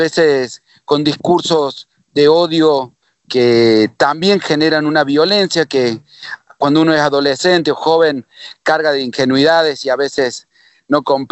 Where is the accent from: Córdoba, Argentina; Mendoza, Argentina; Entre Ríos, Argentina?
Córdoba, Argentina; Villa del Dique; mi pueblo, un pueblo pequeño, Villa del Dique, de 4.000 habitantes